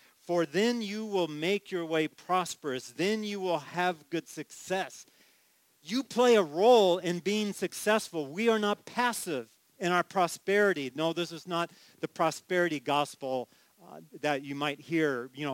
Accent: California, United States; Believe me, growing up in California, I understand drought and the devastation it has upon agriculture and plants.

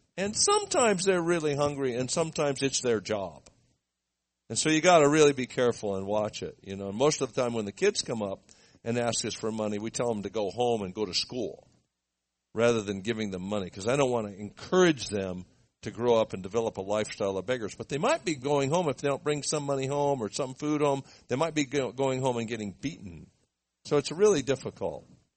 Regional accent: Beverly Hills, California, United States; I grew up in Beverly Hills, California. I did not grow up poor.

